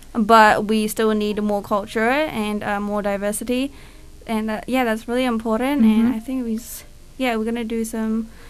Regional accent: Nepal; now in Nelson, New Zealand; I am from Nepal and I came here in like 2013. Yeah, a long time ago. It's like year five. So, yeah, it's like 9 years, nearly 10 years.

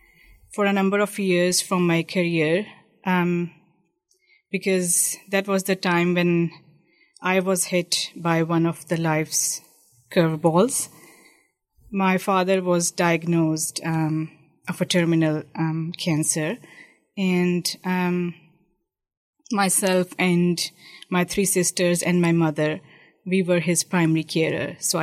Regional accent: Pakistan; moved away as an adult; now in New Zealand; I am from Pakistan.

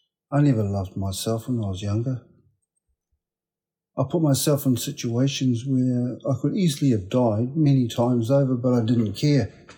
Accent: Taranaki, New Zealand; also born or lived in East Coast; I just said I was from Taranaki.

